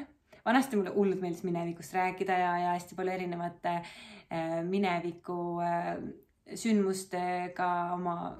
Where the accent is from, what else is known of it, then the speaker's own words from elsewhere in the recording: Central Estonia, Estonia; Ja ma olen pärit Kesk-Eestist. Ma olen kasvanud ülesesti toredas traditsioonilises perekonnas.